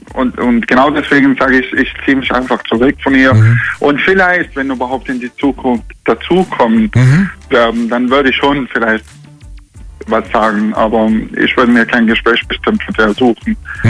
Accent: Jordan; Also wir kommen aus Jordanien.

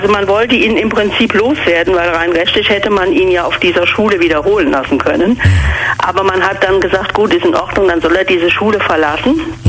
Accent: Rhineland-Palatinate, Germany; Ich bin ja aus der Nähe von Koblenz.

